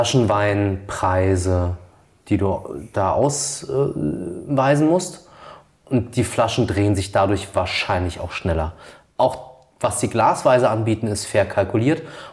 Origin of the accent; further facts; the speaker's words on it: Rhineland-Palatinate, Germany; Weil bei uns in der Pfalz, in meiner Heimatstadt, eine Weinbar aufgemacht hat.